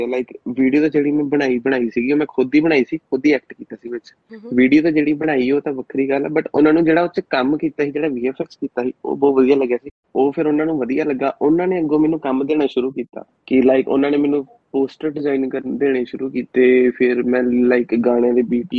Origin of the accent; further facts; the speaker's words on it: Jalandhar, Punjab, India; moved away as an adult; now in Australia; ਮੈਂ ਪੰਜਾਬ ਤੋਂ ਹੈਗਾ, ਜਲੰਧਰ ਤੋਂ, ਜਲੰਧਰ ਸੰਤਨਗਰ ਤੋਂ, ਸੰਤਨਗਰ ਰਹਿੰਦਾ ਸੀਗਾ। ਫਿਰ ਮੈਂ 2018 ਚ ਮੈਂ ਆਸਟ੍ਰੇਲੀਆ ਆ ਗਿਆ ਸੀਗਾ